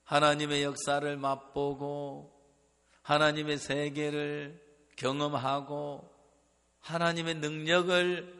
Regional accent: Daejeon, South Korea; 저도 대전 사람입니다만은

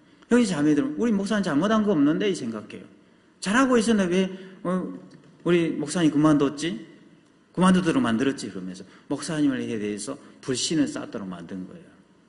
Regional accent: Sinan, South Jeolla, South Korea; 저희 어머니가 전라남도 신안군이 저희 고향인데 거기서 배를 타고 목포에 나오면 1시간 돼요

